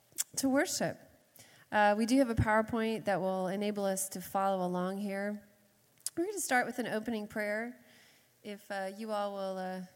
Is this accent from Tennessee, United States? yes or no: yes; Nashville, Tennessee, United States; I'm here from Nashville. I know that we're here from all over. I'm a pastor in Nashville.